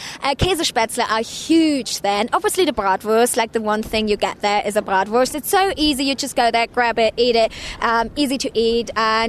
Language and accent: English; Germany; I'm from Germany